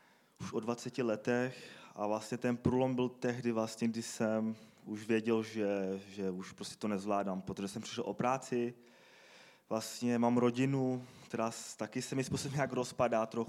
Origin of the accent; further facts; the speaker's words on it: Chomutov, Ústí nad Labem Region, Czechia; jsem z Chomutova, je mi 25 let.